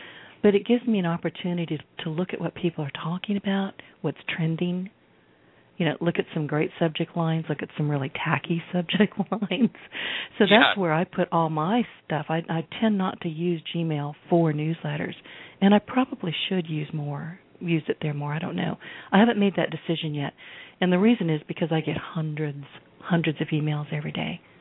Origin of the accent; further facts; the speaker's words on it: the South, United States; I'm from the South.